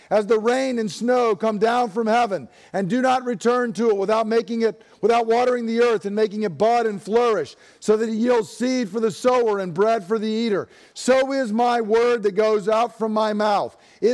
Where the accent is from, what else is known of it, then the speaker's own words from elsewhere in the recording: Deep South, United States; I mean, I grew up in the Deep South, folks